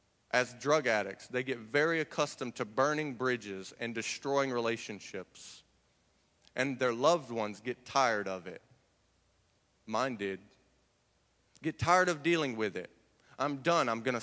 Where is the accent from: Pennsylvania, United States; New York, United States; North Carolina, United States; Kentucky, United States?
North Carolina, United States; Sanford; now in Long Beach, United States; It was for one purpose that I moved from Sanford, North Carolina, where I'm from, to Long Beach, California, and that was to get away from Jesus.